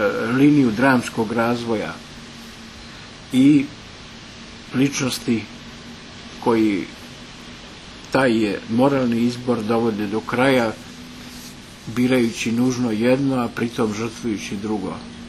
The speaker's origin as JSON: {"language": "Serbian", "town": "Herceg Novi", "region": "Herceg Novi Municipality", "country": "Montenegro", "tie": "born or raised there", "said": "U Herceg-Novom se u ono vreme, a to je moj rodni grad, mogao dobro čuti Radio Beograd."}